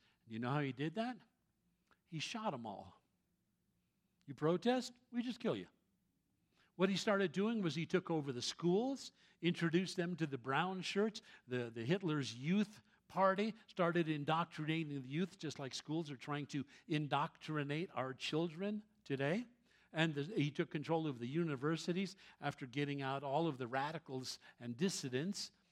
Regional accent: Austria; I grew up in Austria, I was born in Austria

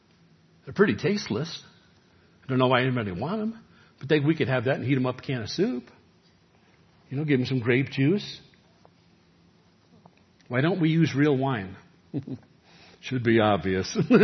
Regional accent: New York City, New York, United States; I was born in New York City, raised, went to college in New York City.

